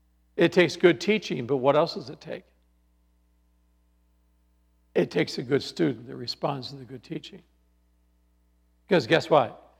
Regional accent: Scotland, United Kingdom; I'm Scottish, so I'm not Italian

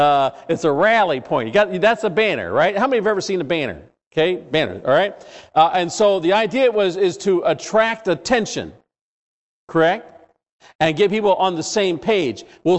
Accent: Scotland, United Kingdom; I'm not a Jew. I think I'm the farthest thing from a Jew because I'm Scottish.

